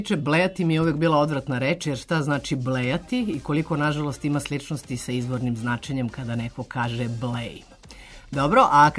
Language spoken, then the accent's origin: Serbian; Serbia; kao dobra Srpkinja